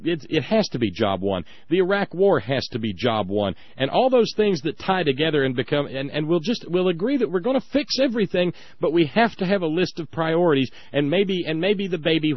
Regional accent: the South, United States; I'm a Southerner, and I know how you have to respond to a bully.

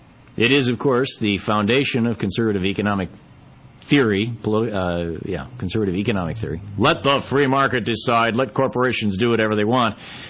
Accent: Lansing, Michigan, United States; Now, I grew up in Lansing, Michigan, where there was a huge GM plant, Oldsmobile and Cadillac.

